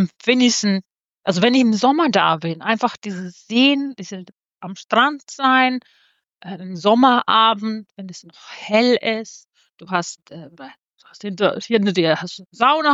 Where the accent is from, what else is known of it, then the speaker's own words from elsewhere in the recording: Helsinki, Uusimaa, Finland; born there; German is a second language; Also in Finnland lebt man immer irgendwo in Nähe des Wassers. Also ich bin in Helsinki geboren.